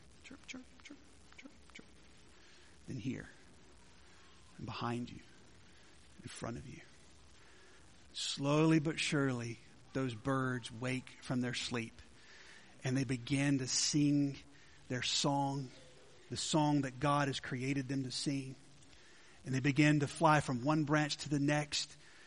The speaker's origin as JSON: {"language": "English", "region": "Georgia", "country": "United States", "tie": "born or raised there", "lives_now": "Texas, United States", "said": "growing up in Georgia to be able to go to a hardwood forest and to get in there before the sun comes up. And there's hills there, so we don't have flat spaces and you can't set up a blind like you can here in Texas"}